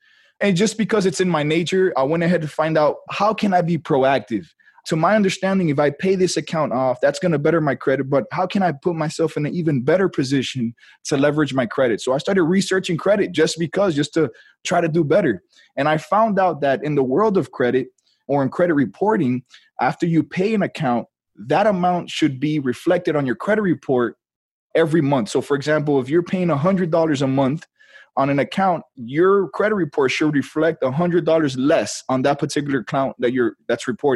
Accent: Hialeah, Florida, United States; So I grew up in Miami, Florida, in a town called Hialeah, but it's just one within the cities of Miami.

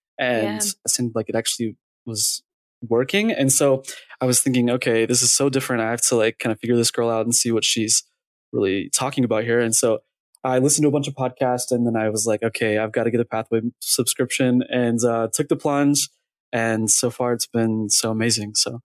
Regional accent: Mississippi, United States; moved away as an adult; also born or lived in Louisiana / Spain; now in Dallas, United States; So I'm born and raised, or actually I was born in Louisiana, but raised in Mississippi. I lived there most of my life. I lived in Spain for a little while during college, during an exchange semester. And then I ended up moving here to Dallas.

